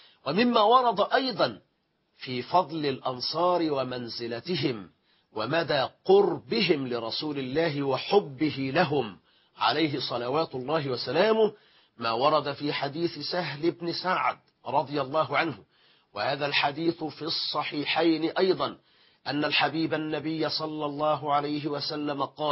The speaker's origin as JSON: {"language": "Arabic", "country": "Egypt", "said": "كما يقولون باللغة العامية عندنا في مصر"}